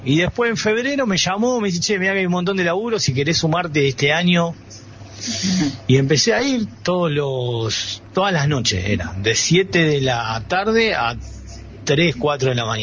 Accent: Tandil, Buenos Aires Province, Argentina; born there; moved away as an adult; now in Buenos Aires, Argentina; Yo nací en Tandil, sí. A los 20 años me fui a vivir a Buenos Aires.

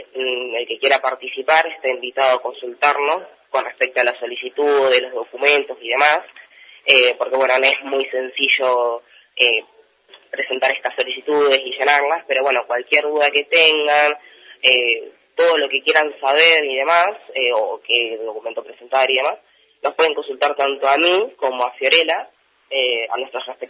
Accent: Salamanca, Castile and León, Spain; yo soy de Salamanca, Fiore también es de Salamanca

